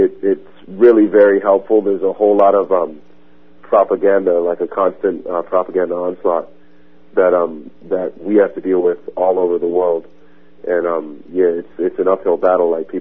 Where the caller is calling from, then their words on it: New Zealand; calling from Aotearoa.